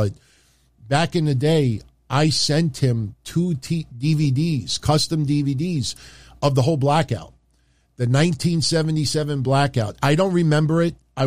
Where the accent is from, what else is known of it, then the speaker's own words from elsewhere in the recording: New York, United States; understand, I'm from the Northeast. I'm from New York my whole life.